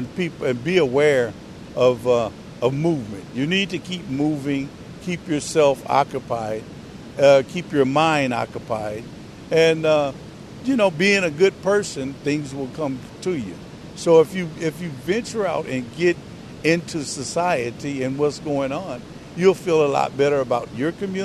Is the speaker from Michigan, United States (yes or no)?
yes; Lansing, Michigan, United States; I'm originally from Lansing. I've been here about 45 years.